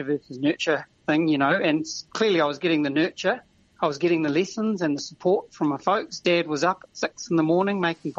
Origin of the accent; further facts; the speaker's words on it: Tauranga, Bay of Plenty, New Zealand; I grew up in Tauranga, and my parents … they gave me piano lessons